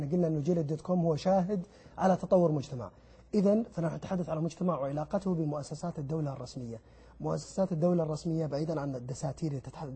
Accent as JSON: {"language": "Arabic", "country": "Saudi Arabia", "said": "أنا كسعودي"}